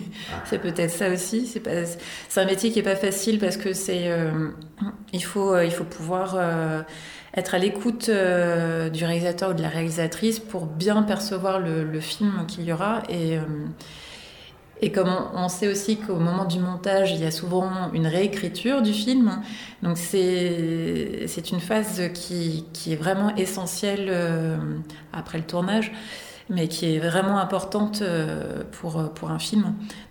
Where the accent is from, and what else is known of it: Orléans, Centre-Val de Loire, France; born or raised there